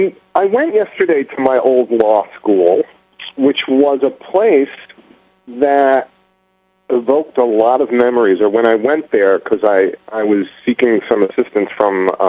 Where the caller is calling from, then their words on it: New York City, New York, United States; I'm calling from New York City.